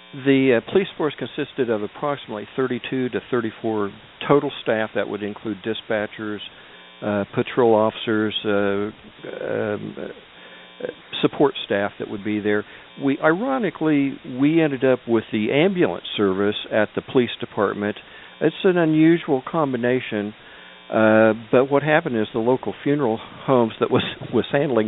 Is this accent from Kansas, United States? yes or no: yes; Wichita, Kansas, United States; So I ended up going down to I was from Wichita at the time, but I went down to Arkansas City, Kansas.